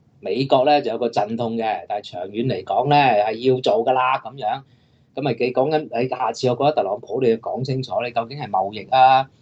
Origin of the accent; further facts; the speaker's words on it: China; 好似當年英國用啲毒品、用啲鴉片嚟荼毒我哋中國人咧